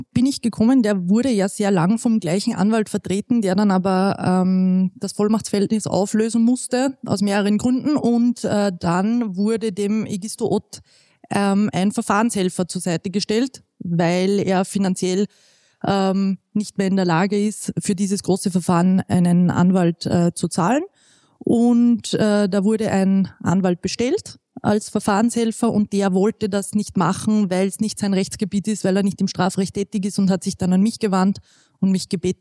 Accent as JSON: {"language": "German", "town": "Ried im Innkreis", "region": "Upper Austria", "country": "Austria", "tie": "born or raised there", "said": "Wir haben in meiner Heimatstadt, in Riedimingkreis, war damals der Fußball relativ groß."}